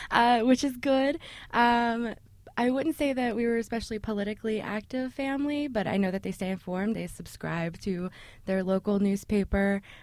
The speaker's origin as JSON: {"language": "English", "town": "Altoona", "region": "Pennsylvania", "country": "United States", "tie": "born or raised there", "said": "I grew up in Altoona, Pennsylvania. That's right in the middle of the state, but I've lived kind of all over. I went to school in Pittsburgh, and I also lived for a brief time over, you know, just outside of Philadelphia as well."}